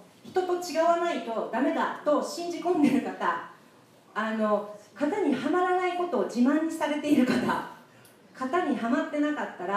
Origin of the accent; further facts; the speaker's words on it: Hokkaido, Japan; 私北海道の出身で